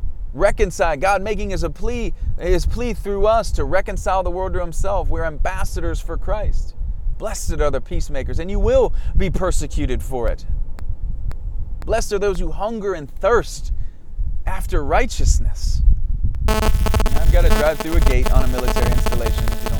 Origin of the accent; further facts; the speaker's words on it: United States; what I experienced growing up as an American youth